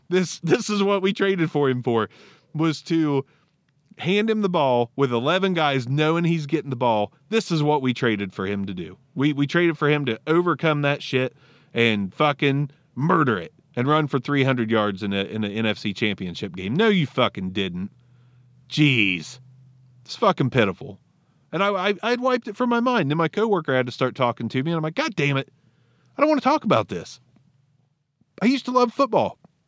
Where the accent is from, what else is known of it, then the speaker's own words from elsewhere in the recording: Ohio, United States; I'm from Ohio. I'm 2 hours from Cincinnati.